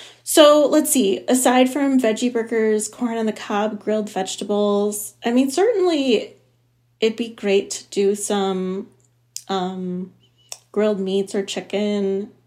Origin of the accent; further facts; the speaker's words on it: Chicago, Illinois, United States; I grew up in outside of Chicago, so the Midwest.